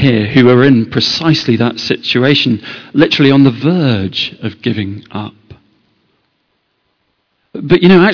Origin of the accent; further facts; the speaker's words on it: England, United Kingdom; Falling at the final hurdle is something you have to get very used to as an Englishman who likes sport.